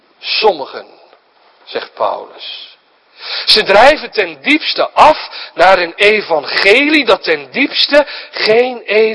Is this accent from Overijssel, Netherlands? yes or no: yes; IJsselmuiden, Overijssel, Netherlands; Ik kom uit IJsselmuiden, dat ligt naast Kampen.